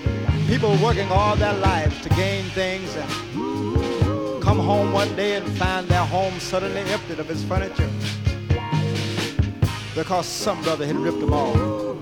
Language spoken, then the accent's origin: English; Detroit, Michigan, United States; You know, I'm from Detroit.